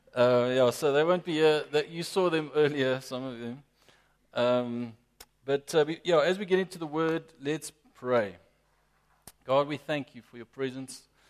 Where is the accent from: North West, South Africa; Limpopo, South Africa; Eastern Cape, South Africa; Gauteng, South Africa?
Gauteng, South Africa; Pretoria; born there; also born or lived in United Kingdom; I was born in Pretoria, so it's great to be back. My family and I moved back to Pretoria a month ago, actually exactly a month ago today. We were living in the UK for 6 years